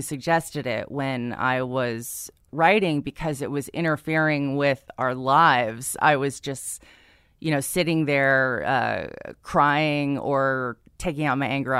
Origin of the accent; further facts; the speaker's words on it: San Diego, California, United States; I grew up in San Diego, yeah.